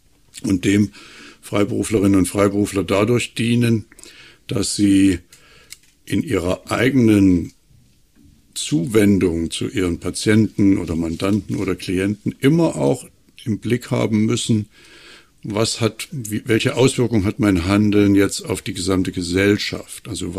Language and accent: German; Germany; ich bin ja in der DDR aufgewachsen